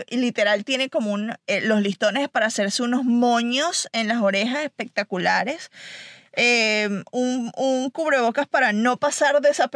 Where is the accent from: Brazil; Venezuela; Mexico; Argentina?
Venezuela; Yo soy venezolana.